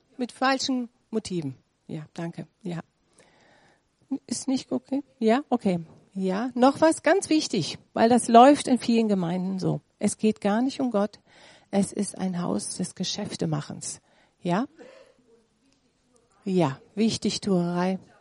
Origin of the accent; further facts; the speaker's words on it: Grefrath, North Rhine-Westphalia, Germany; Wir kommen ja aus Grefrath. Grefrath ist ein Ort, wo es langweilig ist.